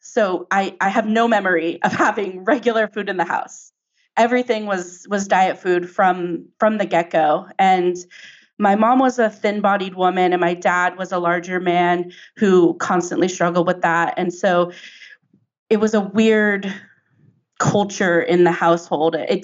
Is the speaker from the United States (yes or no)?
yes; San Diego, California, United States; it was given at UCSD, like a college campus in San Diego. I grew up in San Diego.